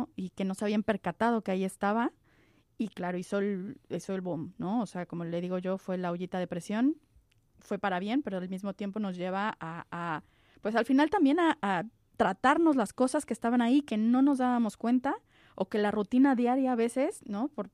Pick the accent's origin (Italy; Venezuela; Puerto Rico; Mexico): Mexico; Mexico City; born there; Yo nací en México, en la ciudad de México. Sí, así es, en la Ciudad de México, así es.